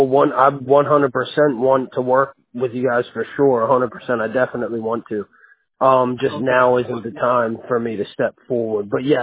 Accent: Maryland, United States; I'm born and raised in Maryland, and I love campfires.

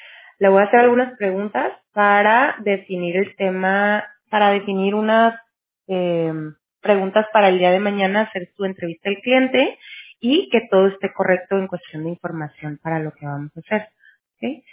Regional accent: Mexico; yo también soy de México.

